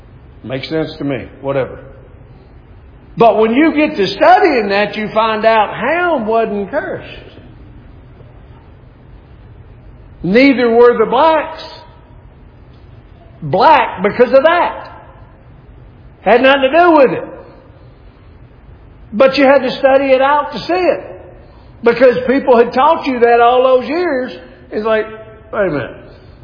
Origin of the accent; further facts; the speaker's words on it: the South, United States; When I grew up in the South, I heard preacher after preacher after preacher